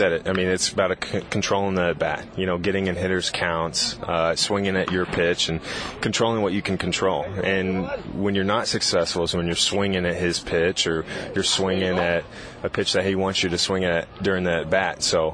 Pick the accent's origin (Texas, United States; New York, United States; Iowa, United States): Texas, United States; Dallas; I'm from Dallas, and we go to almost every game.